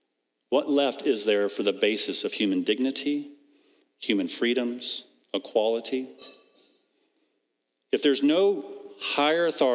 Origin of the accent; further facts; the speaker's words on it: American South, United States; It reminds me of when I grew up in the American South, and we played King of the Hill on hay bales on our farm.